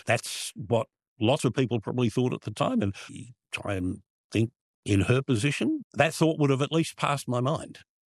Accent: Australia; So I rang up and I said, hello … from Australia.

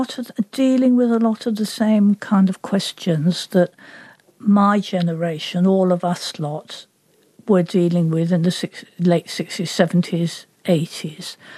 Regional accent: England, United Kingdom; Well, I think, for, you know, that 1950s and being English, a girl like me, we weren't writers.

